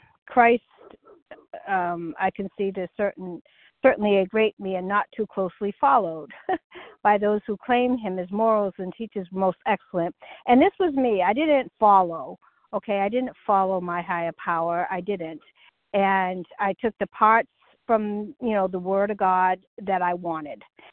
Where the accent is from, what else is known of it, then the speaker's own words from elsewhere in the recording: North Carolina, United States; I'm from North Carolina.